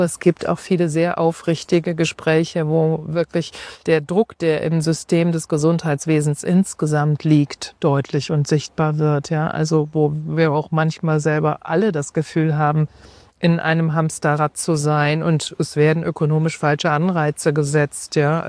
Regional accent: Gelsenkirchen, North Rhine-Westphalia, Germany; ich komme aus Gelsenkirchen, ich wohne in Gelsenkirchen

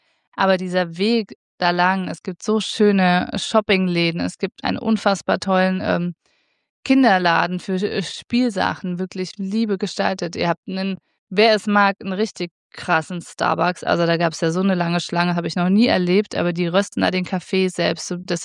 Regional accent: Thuringia, Germany; Ich bin ja selbst aus Thüringen, aus dem grünen Herz

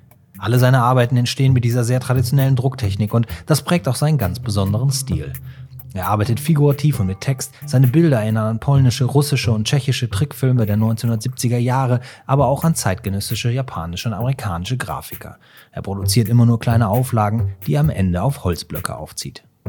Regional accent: Cologne, North Rhine-Westphalia, Germany; Als Kölner kommt man ja so selten nach Düsseldorf, ne?

